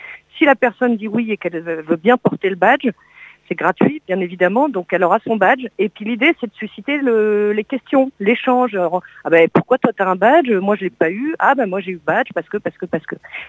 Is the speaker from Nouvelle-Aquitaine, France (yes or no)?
yes; Sauvion, Nouvelle-Aquitaine, France; tous les gens sont contents de vous accueillir ici les Montois chez nous à Sauvion.